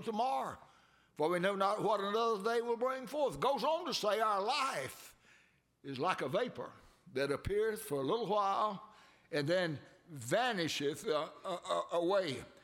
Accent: the South, United States; I was from the South.

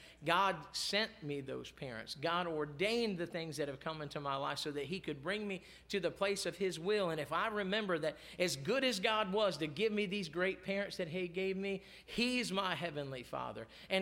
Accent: Maryland, United States; now in Florida, United States; We're down here in Florida. I've said it all the time. We're from Maryland. Most of our family is up there.

